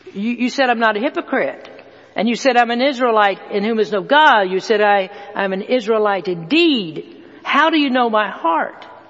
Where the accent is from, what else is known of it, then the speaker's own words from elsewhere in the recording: the South, United States; I grew up in the South, and years ago when I was a child, color made a lot of difference in church.